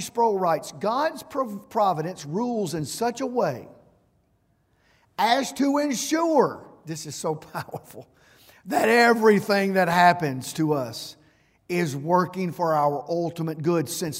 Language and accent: English; United States; When I say good, something is good as an American, you know the definition.